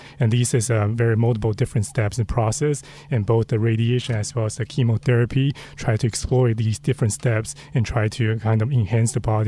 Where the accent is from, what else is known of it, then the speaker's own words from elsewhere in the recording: Taiwan; moved away as an adult; now in United States; I grew up in Taiwan, and I came to the U.S. after college and basically stayed in the West Coast and then East Coast in Texas